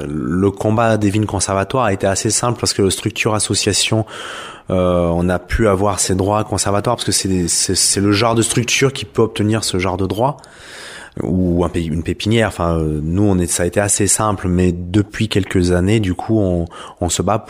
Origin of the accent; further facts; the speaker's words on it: Prébois, Auvergne-Rhône-Alpes, France; puisque je suis de Prébois